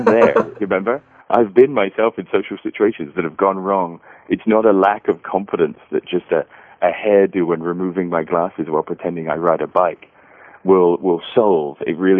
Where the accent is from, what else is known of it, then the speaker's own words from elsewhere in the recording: England, United Kingdom; so being English, people are always like, oh, football.